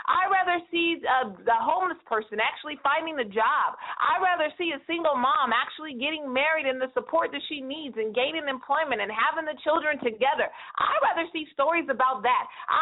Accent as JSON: {"language": "English", "region": "California", "country": "United States", "tie": "born or raised there", "said": "209 is on lock, and I know that's my hometown"}